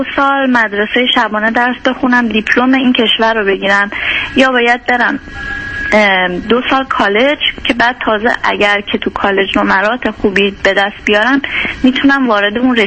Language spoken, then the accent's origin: Persian; Iran; moved away as an adult; من تو سن کنکورم مهاجرت داشتیم، بعد موفق نشد دوباره برگشتیم ایران